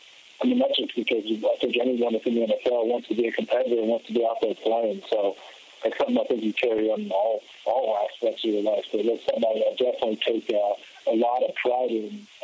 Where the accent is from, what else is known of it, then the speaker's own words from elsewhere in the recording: Cincinnati, Ohio, United States; And then I got to go play a season for my hometown team, the Cincinnati Bengals.